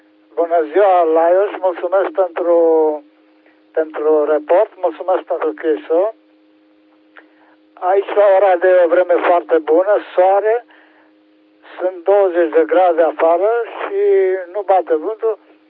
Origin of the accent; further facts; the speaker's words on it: Oradea, Bihor County, Romania; și sunt din Oradea.